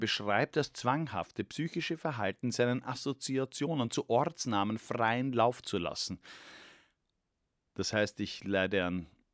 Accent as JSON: {"language": "German", "country": "Austria", "said": "Und als Österreicher muss ich angesichts dessen einmal wirklich ganz sachlich fragen"}